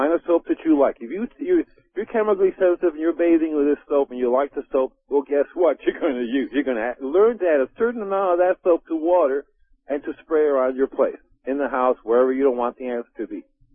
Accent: Cuba; also born or lived in Puerto Rico / Costa Rica; I grew up in Cuba and Puerto Rico

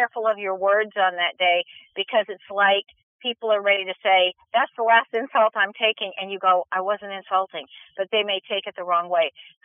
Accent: Point Loma, California, United States; I could always see that from the house I grew up in, because I grew up here in Point Loma.

